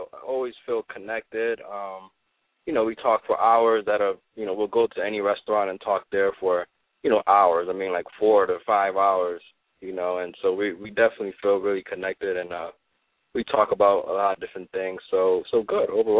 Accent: Los Angeles, California, United States; Los Angeles.

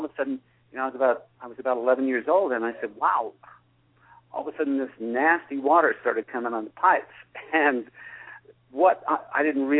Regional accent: Las Vegas, Nevada, United States; also born or lived in Georgia; We had left Georgia and moved out to Las Vegas. I ended up growing up in Las Vegas.

